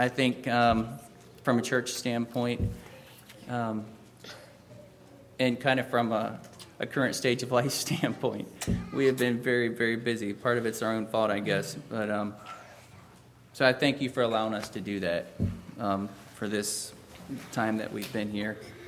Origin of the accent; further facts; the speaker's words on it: Virginia, United States; also born or lived in Ephrata, Pennsylvania / Tennessee; I was born in Pennsylvania and then lived in Tennessee a bit, but then moved to Virginia around 10. I turned 10 in Virginia, and that's where it feels like I grew up.